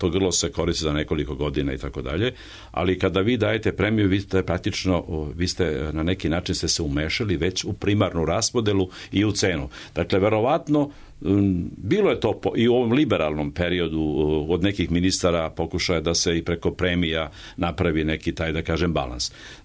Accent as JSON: {"language": "Serbian", "region": "Vojvodina", "country": "Serbia", "said": "znam te banatske, ja sam iz Banata"}